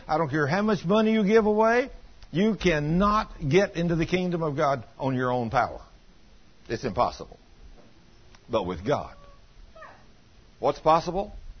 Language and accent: English; United States; You know, now, me being a American boy, the only kind of needle that I know about is the kind that you put thread through.